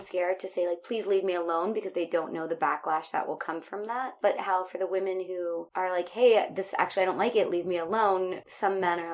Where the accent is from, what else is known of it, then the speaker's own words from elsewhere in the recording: United States; now in Prague, Czechia; I'm an American living in Prague.